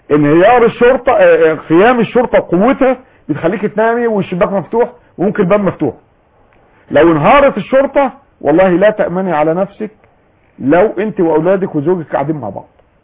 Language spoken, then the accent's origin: Arabic; Kafr El Sheikh Governorate, Egypt; بعض المحافظات زي عندنا في كفر الشيخ